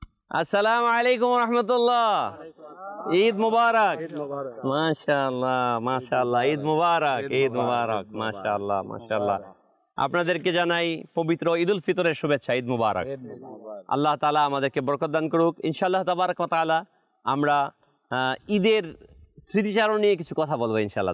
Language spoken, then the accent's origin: Bangla; Munshiganj, Dhaka Division, Bangladesh; এটা হচ্ছে আমাদের মুন্সিগঞ্জের আঞ্চলিক ভাষা